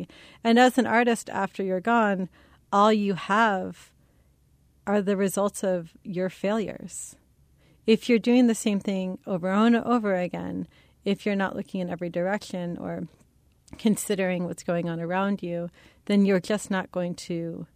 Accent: San Francisco, California, United States; now in Kansas City, United States; My parents are from the East Coast and I grew up in San Francisco. I moved to Kansas City thinking that I would immediately go to either coast.

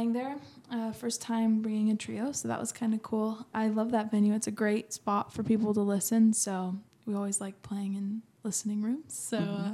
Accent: Nebraska, United States; Yeah, I grew up right outside of Lincoln.

